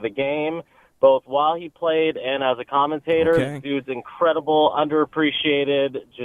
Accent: Houston, Texas, United States; I'm from Texas. I'm from Houston. I hate the Cowboys

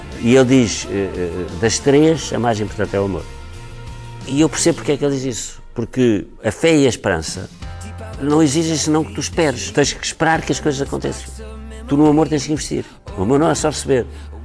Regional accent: Coimbra, Portugal; moved away as an adult; also born or lived in Leiria / Lisbon / Paris; eu nasci em Leiria. Ao fim de 7 anos fui para Coimbra. O meu pai foi destacado para Coimbra. E ao fim de 7 anos vim para Lisboa. E ao fim de 7 anos fui para Paris. Portanto, não tenho raízes.

